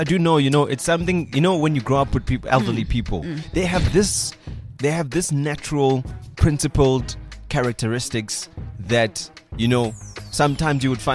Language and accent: English; Othongathi, KwaZulu-Natal, South Africa; I'm from Othongathi.